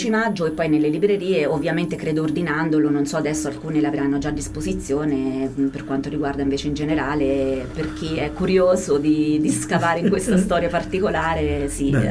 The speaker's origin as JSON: {"language": "Italian", "town": "Gualdo Tadino", "region": "Umbria", "country": "Italy", "said": "andavo in giro per Gualdo Tadino, io sono di Gualdo Tadino, mano nella mano di mio nonno come se fosse un trofeo. Perché appunto in quell'epoca c'era solo lui nero"}